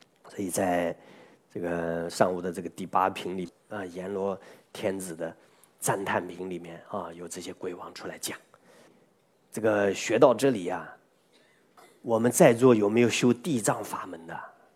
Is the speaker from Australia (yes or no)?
no; China; 一般性我们中国人现在都不太了解我们自己民族的一些神灵了